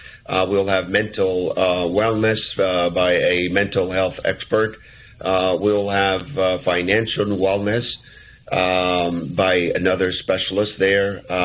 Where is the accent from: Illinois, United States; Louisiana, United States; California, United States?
Illinois, United States; Chicago; came back to Chicago, my hometown, where my family and church and all the relatives mostly were here